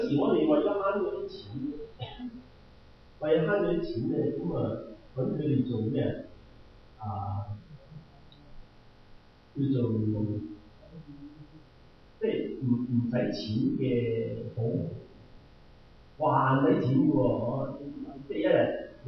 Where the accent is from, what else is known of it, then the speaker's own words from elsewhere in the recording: Guangdong, China; 可能我哋廣東人比較少啲